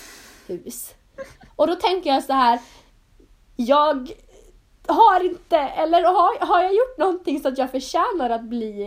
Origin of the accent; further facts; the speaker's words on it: Norrland, Sweden; Då trodde jag ändå att jag kommer från norra Sverige där det är typ så här istid.